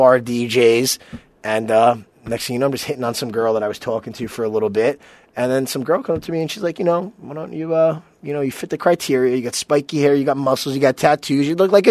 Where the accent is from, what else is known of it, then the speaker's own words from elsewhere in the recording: New York, United States; You know, I was from the Bronx, and you know, New York was all I knew.